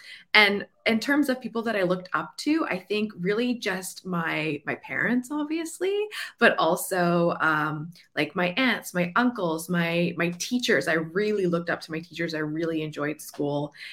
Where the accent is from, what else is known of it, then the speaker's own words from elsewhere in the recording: Winnipeg, Manitoba, Canada; So I grew up in Canada. I still live in Winnipeg. Nice. That's where I was born and raised. And if you don't know, it's in the center of Canada and it is extremely cold in the winter and actually quite warm in the summer.